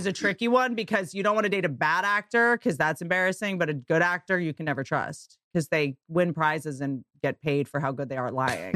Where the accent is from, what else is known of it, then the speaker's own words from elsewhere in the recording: Portland, Oregon, United States; I'm from Portland. We don't have digital clocks.